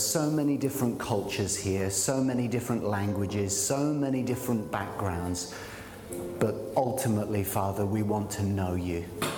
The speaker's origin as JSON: {"language": "English", "country": "Ireland", "said": "Now, remember, I'm from Ireland, half Irish, half English. So Irish Catholics, which is what I'm, my ethnic background is, we are known for having big families, okay?"}